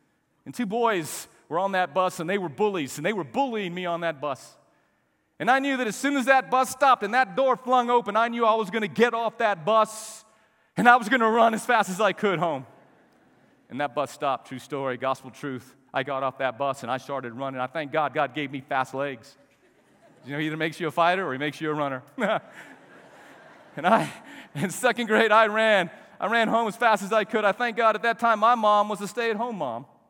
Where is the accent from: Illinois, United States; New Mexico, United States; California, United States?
New Mexico, United States; Albuquerque; But you see, I grew up in Albuquerque, and it wasn't an option.